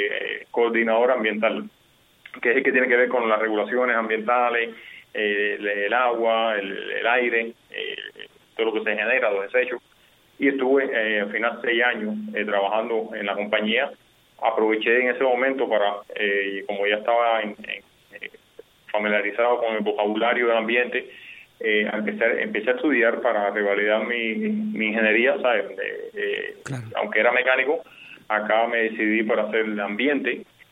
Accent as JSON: {"language": "Spanish", "country": "Cuba", "lives_now": "United States", "said": "no hay más cubanos en este momento. O sea, nosotros somos los únicos cubanos"}